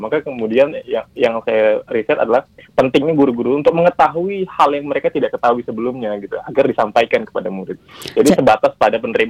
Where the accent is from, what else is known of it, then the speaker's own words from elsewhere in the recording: Singkawang, West Kalimantan, Indonesia; born there; jadi kebetulan saya lahir di Singkawang ya, Bu, kemudian aktif di Pontianak dan keliling Kalimantan Barat untuk melakukan edukasi gitu.